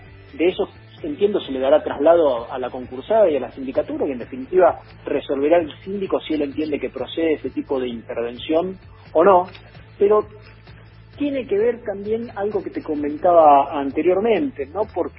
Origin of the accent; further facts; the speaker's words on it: Santa Fe, Argentina; como santafesino